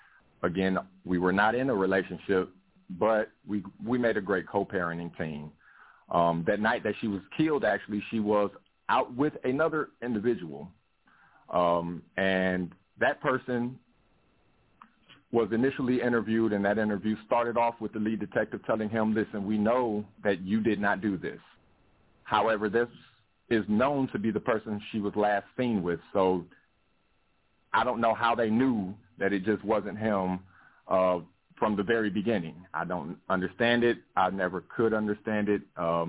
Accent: Cleveland, Ohio, United States; moved away as an adult; now in Georgia, United States; Well, no, I'm initially from Cleveland, Ohio, so my moving down here was strictly for my children.

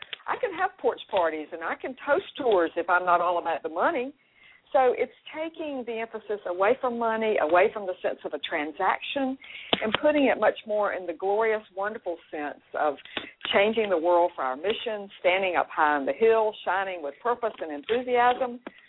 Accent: Raleigh, North Carolina, United States; And there was an organization in Raleigh, I'm from Raleigh, North Carolina, Interact, the local rape crisis center

